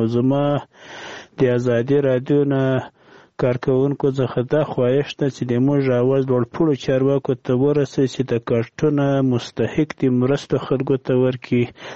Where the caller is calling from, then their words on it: Paktika, Afghanistan; زه د پکتیکا دی ولایت سروبي دی ولسوالي خانی کلا زه خبرې کوم.